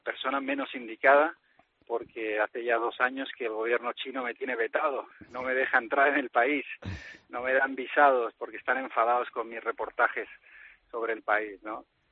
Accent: Spain; fíjate yo lo que puede ser un periodista español para una potencia como China

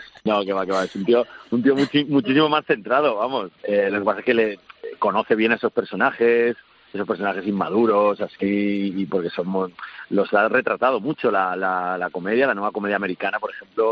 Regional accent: Spain; nos metemos con nosotros mismos también, con cómo somos los españoles, de gritones, de despistados

